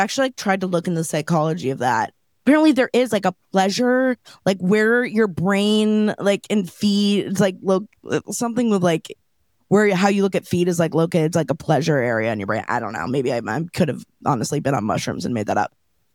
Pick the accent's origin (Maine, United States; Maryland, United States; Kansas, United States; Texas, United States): Maine, United States; So, I'm from Maine originally. This is also part of my lore, from a small town in Maine.